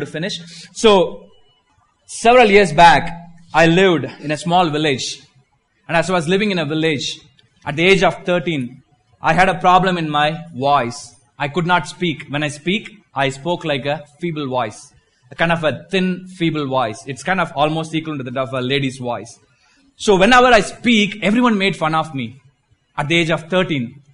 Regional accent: Atlanta, Georgia, United States; And also I'm doing some ministry in Atlanta, Georgia. I'm from Atlanta, Georgia.

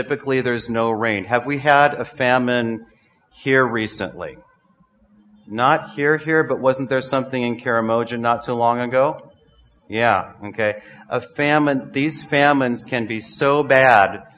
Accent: United States; Back in my home country of the U.S., we had an economic downturn.

